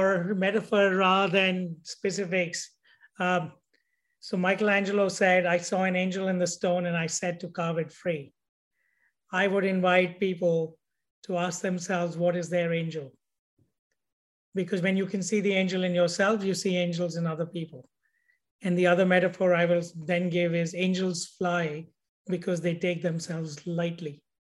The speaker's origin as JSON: {"language": "English", "country": "India", "tie": "born or raised there", "said": "I grew up in India"}